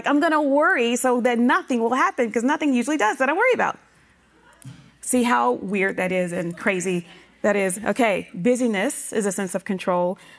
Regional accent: the South, United States; I'm from the South.

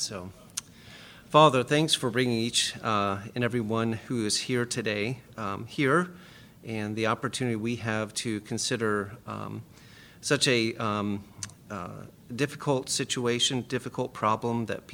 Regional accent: Beavercreek, Ohio, United States; I'm from Beaver Creek, Ohio, which is 9 hours from here.

